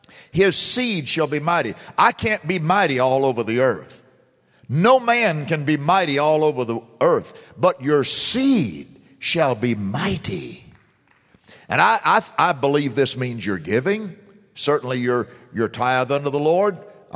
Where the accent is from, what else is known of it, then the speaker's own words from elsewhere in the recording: United States; let me tell you something, that I'm an American, so I'll put myself in the circle.